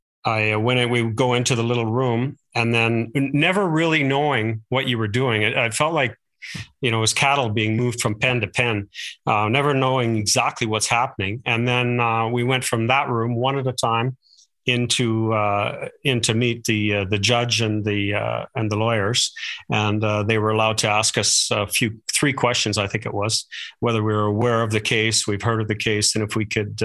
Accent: Calgary, Alberta, Canada; born there; I was born here in Calgary, and so true Calgarian

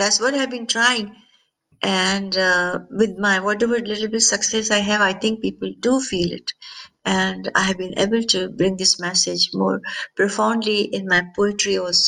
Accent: India; born there; And I was born in India.

